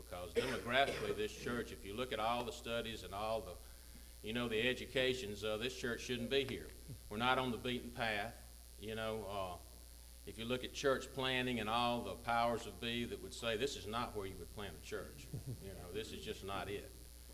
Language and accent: English; Mobile, Alabama, United States; And there again, I'm a transplanted. I grew up in Mobile at a big PCUS church called Government Street Presbyterian